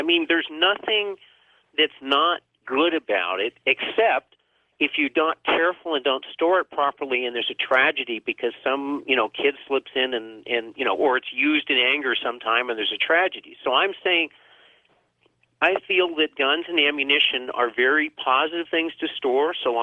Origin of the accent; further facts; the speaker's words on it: Vermont, United States; Because I grew up in Vermont, and I grew up hunting and fishing.